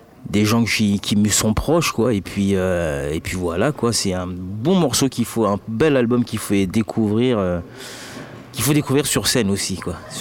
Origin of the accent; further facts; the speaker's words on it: French Antilles, France; créole et français, vu que je viens des Antilles, donc une petite pensée à ma petite Guadeloupe et Martinique.